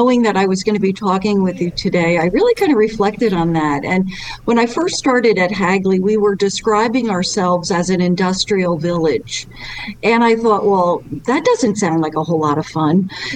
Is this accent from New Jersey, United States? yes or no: yes; New Jersey, United States; now in Delaware, United States; Well, I am actually a Jersey girl. I was born and raised in New Jersey and came to the University of Delaware and just really fell in love with the state of Delaware.